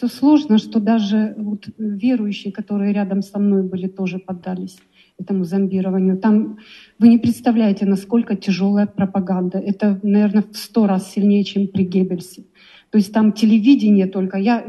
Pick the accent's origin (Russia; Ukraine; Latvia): Ukraine; moved away as an adult; я из Украины. Ну, как бы у меня сейчас статус беженки, как бы.